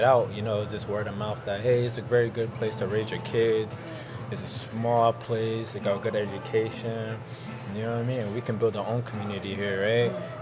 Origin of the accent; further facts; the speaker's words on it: Lewiston, Maine, United States; also born or lived in Atlanta; I'm 22 years old, and I'm Somali, Somali-American. I was born in Atlanta, moved to Lewiston in 2008.